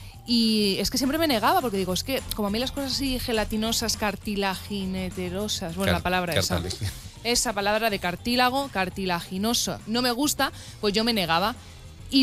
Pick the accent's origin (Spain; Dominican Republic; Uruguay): Spain; Madrid, Community of Madrid; como madrileña orgullosa que soy